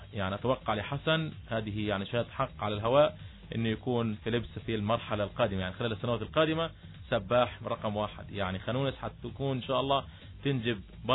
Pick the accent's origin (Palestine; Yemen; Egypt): Palestine; نحن شعب فلسطيني